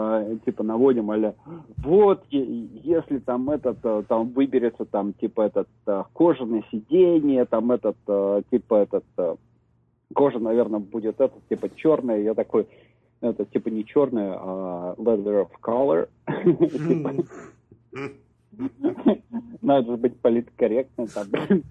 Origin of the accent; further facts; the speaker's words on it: Russia; moved away; я говорю, я из России, блин, да, тут все-таки уехал по причине.